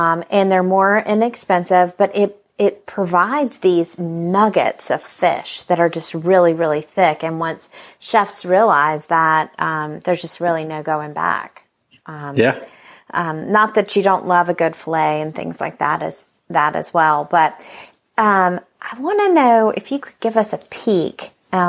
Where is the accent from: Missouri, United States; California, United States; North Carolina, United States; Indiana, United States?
North Carolina, United States; I mean, I'm from North Carolina, so I'm pretty proud of that.